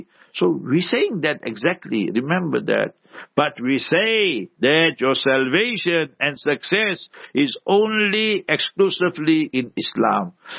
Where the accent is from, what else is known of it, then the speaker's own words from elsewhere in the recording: Heidelberg, South Africa; go read the history in Heidelberg, my hometown, I don't know how many churches they are there